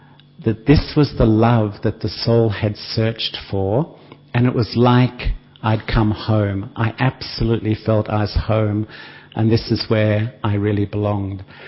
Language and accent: English; Australia; also born or lived in London, United Kingdom; even though I'm from Australia, I was living in London at the time.